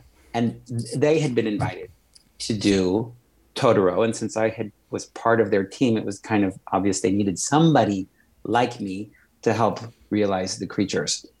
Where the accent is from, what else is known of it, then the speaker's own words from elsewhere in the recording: California, United States; So I grew up in California. I was trained in France